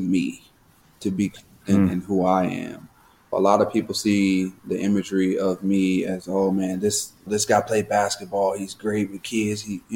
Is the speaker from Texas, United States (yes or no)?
no; Proctor, Arkansas, United States; also born or lived in Memphis, Tennessee; I was born in Memphis, Tennessee, lived there until I was like 3 or 4. Don't know the exact. Then moved out to the countryside of Proctor, Arkansas, which is outside of West Memphis